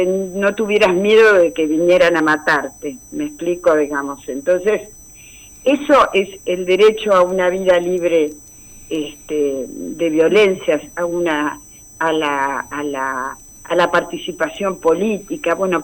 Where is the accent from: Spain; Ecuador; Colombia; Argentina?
Argentina